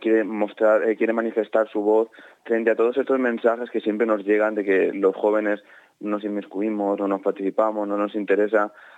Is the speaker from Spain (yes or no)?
yes; Elche, Valencian Community, Spain; Entre el centro y Altavis.